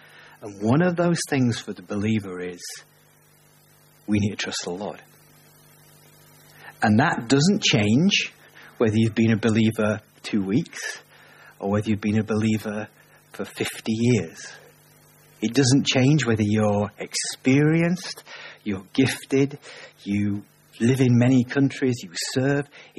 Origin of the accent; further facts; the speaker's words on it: England, United Kingdom; moved away as an adult; now in New Zealand; I'm an Englishman who's a Kiwi. I was born in England, but naturalized in New Zealand. And I identify really as a Kiwi with Hungarian leanings, which is very strange, right? Because we left England in 1998